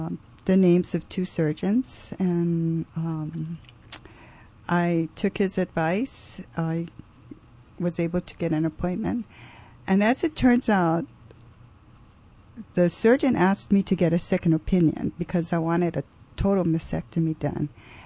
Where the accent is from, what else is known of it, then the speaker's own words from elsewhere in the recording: Honolulu, Hawaii, United States; I grew up in Pauoa Valley. Lived on Booth Road.